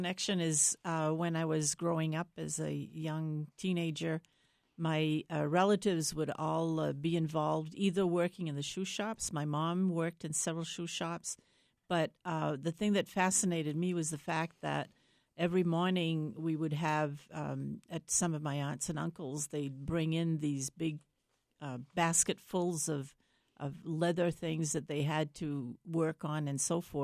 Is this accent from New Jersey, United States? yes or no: no; Lewiston, Maine, United States; I grew up in Lewiston.